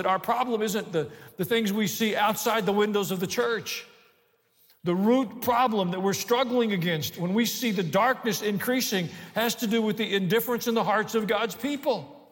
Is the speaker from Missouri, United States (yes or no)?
yes; Kansas City, Missouri, United States; born there; I was born in Kansas City.